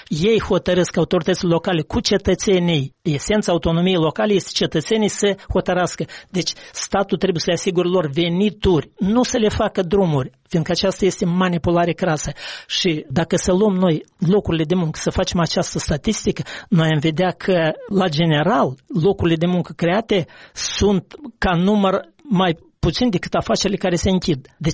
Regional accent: Baștean, Romania; În satul meu de Baștean am fost și merge de la intrarea în sat până la școală.

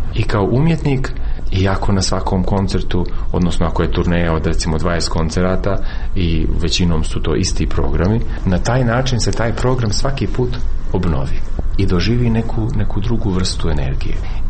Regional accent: Montenegro; now in United Kingdom; me uvijek nekako podsjeti na moje djetinjstvo u Crnoj Gori

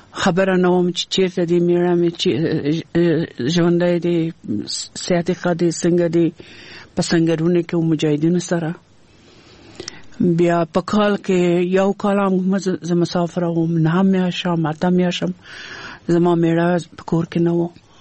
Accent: Kabul, Afghanistan; born or raised there

